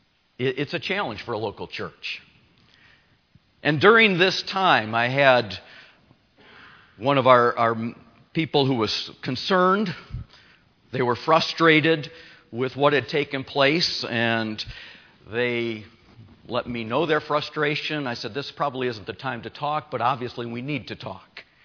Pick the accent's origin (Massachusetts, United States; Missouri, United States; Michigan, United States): Michigan, United States; also born or lived in Maine; now in Phoenix, United States; It's good to be back in the Midwest. I grew up in Michigan, spent the last almost 18 years pastoring in Maine, and now in the desert of Arizona in Phoenix.